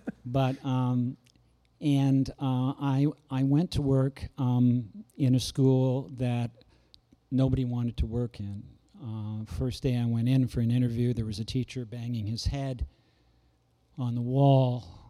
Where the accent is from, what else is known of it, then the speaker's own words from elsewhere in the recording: Toronto, Ontario, Canada; I remember growing up in Toronto, which is my native city, growing up in Toronto, attending elementary school. Every Canadian, well, I grew up in the 50s, right? Born in 48, grew up in the 50s and 60s mostly, my formative years.